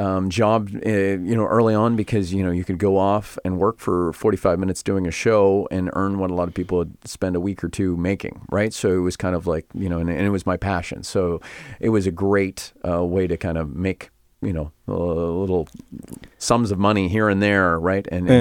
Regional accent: Wawanesa, Manitoba, Canada; Well, I am from Manitoba, born and raised in Wauwanisa, Manitoba.

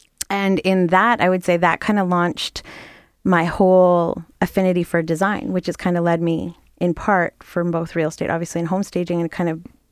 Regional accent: Calgary, Alberta, Canada; I'm from Calgary.

